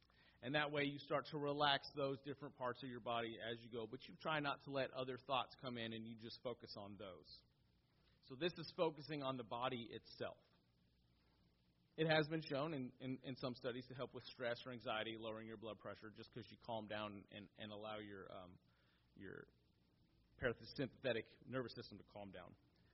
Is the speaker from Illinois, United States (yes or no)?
yes; Illinois, United States; I don't mind the spring here rather than where I grew up in Illinois because I don't have the allergies here. And the spring back in Illinois killed me.